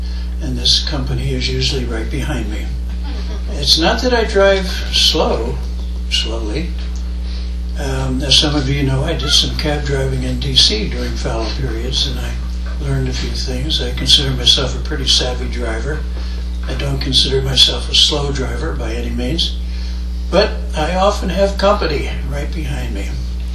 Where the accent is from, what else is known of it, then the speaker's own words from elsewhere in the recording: Bethlehem, Pennsylvania, United States; also born or lived in Washington, D.C.; As most of you know, I grew up in Bethlehem, lived for almost 40 years in Washington, D.C., and came back about this now 16 years ago.